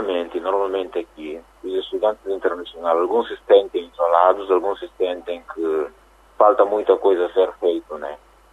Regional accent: Guinea-Bissau; now in Barcelos, Portugal; nós, por exemplo, quando saímos da Guiné, a nossa porta de entrada é Lisboa, que é o aeroporto de Lisboa.

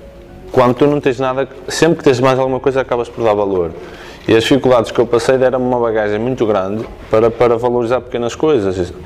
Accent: Barcelos, Norte, Portugal; sou de Barcelos, que sou uma pessoa de Barcelos e acabo por ter orgulho nisso

